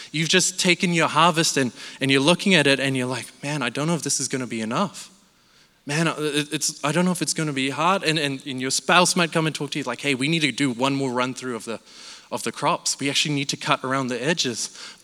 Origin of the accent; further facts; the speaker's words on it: Malaysia; I'm Malaysian, if you don't know, and we went back to Malaysia